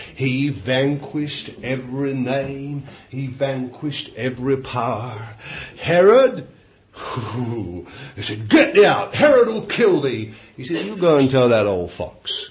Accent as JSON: {"language": "English", "region": "London", "country": "United Kingdom", "tie": "born there", "said": "I was born in London."}